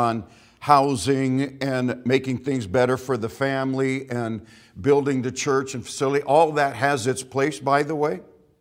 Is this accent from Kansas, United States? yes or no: yes; Kansas, United States; she came from Texas and I came from Kansas. We met in Missouri and married after our Bible college time and went to Texas and pastored later.